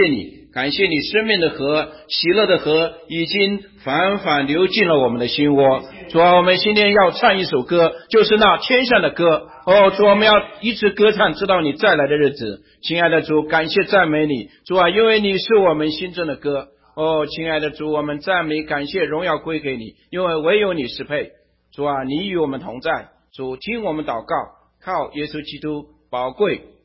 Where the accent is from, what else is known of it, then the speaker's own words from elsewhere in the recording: Hubei, China; 我的老家是乡下的湖北乡下，感谢主，我们家是最穷的哈。